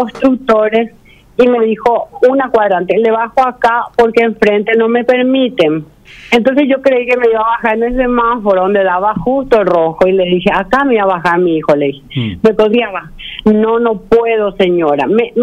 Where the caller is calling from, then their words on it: Luque, Central, Paraguay; soy de Luque.